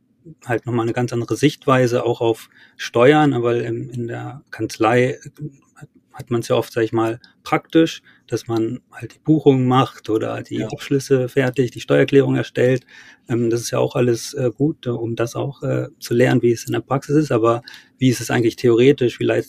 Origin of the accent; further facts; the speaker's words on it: Wolfenbüttel, Lower Saxony, Germany; auch vielleicht perspektivisch auch aus Wolfenbüttel, wo ich herkomme, rauskommen.